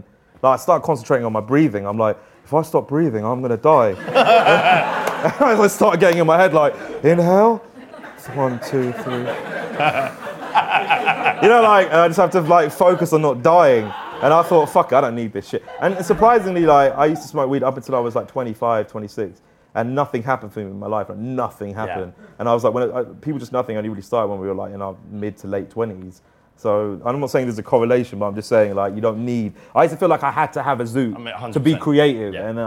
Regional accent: Hounslow, London, United Kingdom; I'm from Hounslow, so we got some of the best skunk in the world.

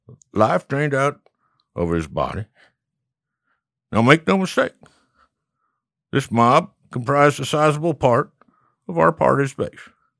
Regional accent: Kentucky, United States; Louisville Sluggers from my home state of Kentucky

